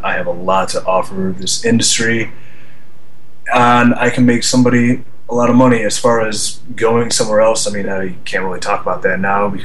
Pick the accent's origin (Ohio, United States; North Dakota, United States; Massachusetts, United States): Ohio, United States; Cleveland; Like, I'm from Cleveland